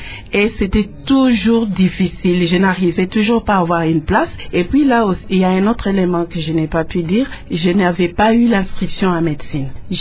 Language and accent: French; Kananga, Kasaï-Central, DR Congo; J'ai grandi à Kananga jusqu'à l'âge de mes 19 ans.